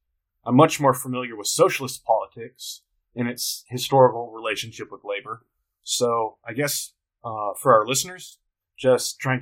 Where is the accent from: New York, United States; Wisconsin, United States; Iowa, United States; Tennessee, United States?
Tennessee, United States; Knoxville; I'm from Knoxville, Tennessee, which is home to our state's flagship university